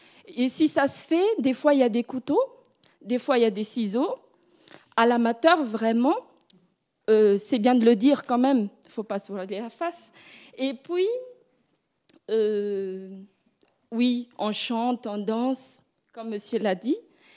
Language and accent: French; Madagascar; moved away as an adult; now in France; Oui, bon, je viens de Madagascar, une étudiante ici depuis un mois